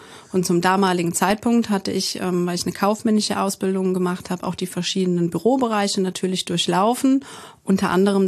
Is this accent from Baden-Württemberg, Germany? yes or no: no; Rhineland-Palatinate, Germany; Aber ich bin ja nachher auch in Neuwied zur Schule gegangen.